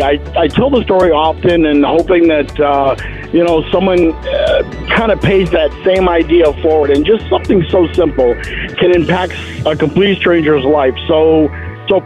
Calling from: Michigan, United States; Central Michigan. The freezing tundra of Central Michigan.

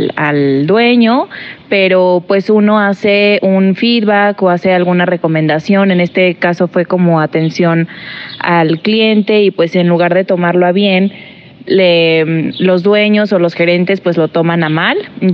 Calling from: Mexico City, Mexico; yo soy de la Ciudad de México y ya llevo 3 años viviendo aquí en Cibatá.

